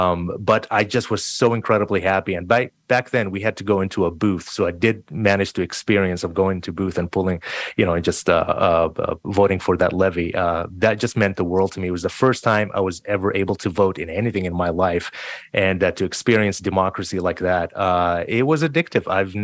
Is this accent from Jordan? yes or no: yes; Jordan; now in United States; I came to the States in 94. I'm an immigrant. I'm Palestinian, but I was born and raised in Jordan. And I got my citizenship in July of 2001.